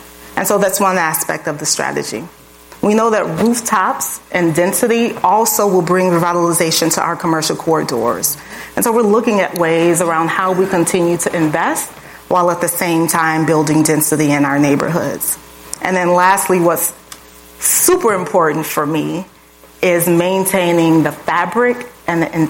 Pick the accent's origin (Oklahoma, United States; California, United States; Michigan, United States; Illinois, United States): Illinois, United States; I grew up in North Lawndale.